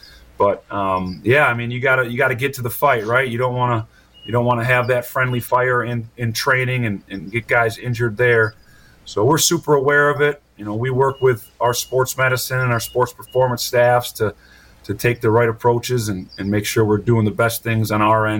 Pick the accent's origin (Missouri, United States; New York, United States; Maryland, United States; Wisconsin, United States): Wisconsin, United States; Cambridge; I'm from Cambridge, so I got a lot of love for the local teams here in the state of Wisconsin.